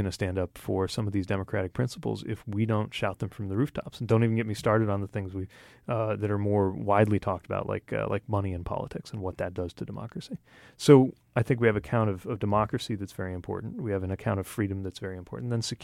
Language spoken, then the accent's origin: English; Indiana, United States; And one thing that people in my home state of Indiana have in common with people in Puerto Rico, fellow Americans